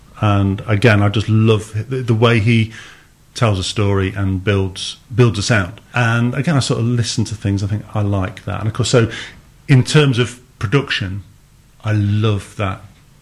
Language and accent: English; Derby, East Midlands, United Kingdom; Although, even though I was from Derby, that influence of the 60s Liverpool was still very, very strong.